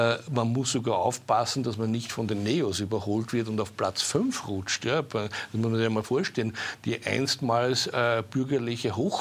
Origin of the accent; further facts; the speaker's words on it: Vienna, Austria; Wie will ich als Wiener eine Opposition haben?